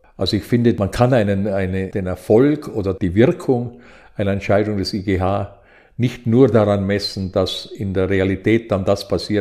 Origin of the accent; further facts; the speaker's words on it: Vorarlberg, Austria; ich meine, ich bin ein Vorarlberger und die haben vielleicht eh schon so ein bisschen praktisches Gespür und einen hochentwickelten Pragmatismus